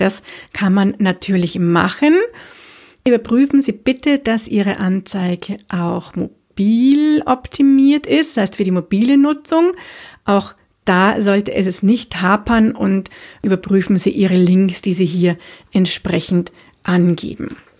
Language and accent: German; Munich, Bavaria, Germany; bin ich eine Münchnerin, das heißt in München geboren und aufgewachsen. Ich liebe auch diese Stadt, mag sie total gern